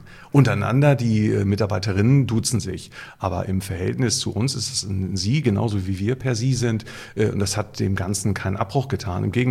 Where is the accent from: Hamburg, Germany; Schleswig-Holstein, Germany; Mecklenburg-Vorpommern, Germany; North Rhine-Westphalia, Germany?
Hamburg, Germany; born there; Nee, gebürtiger Hamburger.